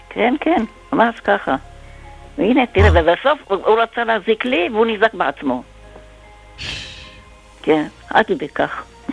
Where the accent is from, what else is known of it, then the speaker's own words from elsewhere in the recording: Herzliya, Tel Aviv District, Israel; גרתי בהרצליה, וכשהייתי ילדה בת בסביבות 9 משהו כזה